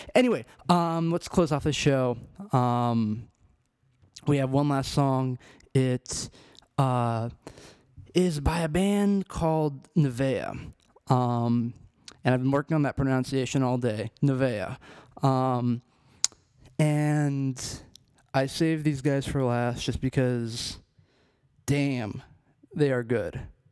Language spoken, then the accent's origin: English; Albuquerque, New Mexico, United States; For those of you who don't know, I largely consider Albuquerque, New Mexico to be my hometown and, of course, my music scene.